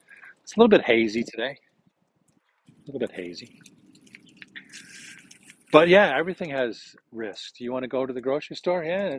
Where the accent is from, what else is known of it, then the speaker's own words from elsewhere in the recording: Chicago, Illinois, United States; born there; moved away as an adult; also born or lived in Berlin, Germany; I'm American. U.S., born in Chicago, but I lived 5 years in Berlin, Germany.